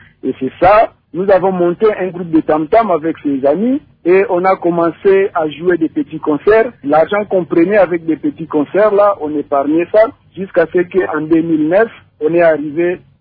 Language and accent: French; Kinshasa, DR Congo; je viens d'un quartier pauvre, j'ai grandi vers Kimbwala, Lutendele là-bas.